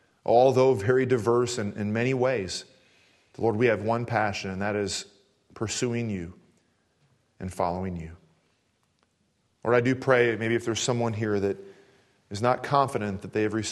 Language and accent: English; Kansas City, Missouri, United States; I grew up in Kansas City.